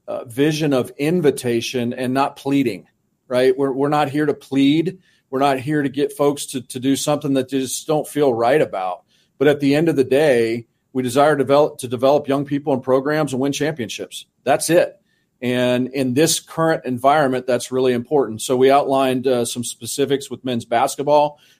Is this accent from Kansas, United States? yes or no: yes; Kansas, United States; You know, growing up in Kansas, but not in Wichita